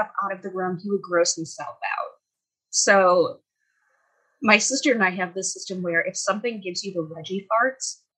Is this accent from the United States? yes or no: yes; Wisconsin, United States; This is very serious because I am from Wisconsin